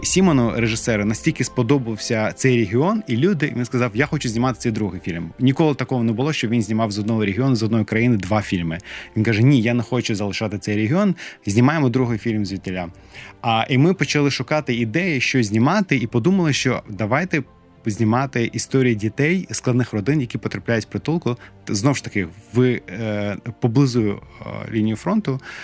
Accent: Azerbaijan; moved away; also born or lived in Donetsk; Я прожив в Донецьку 14 років, я сам з Азербайджану, і моя родина переїхала в 93-му чи 94-му році в Донецьк.

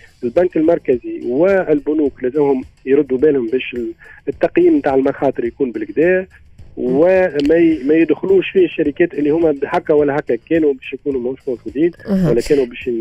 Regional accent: Tunisia; خاطر عندنا في تونس

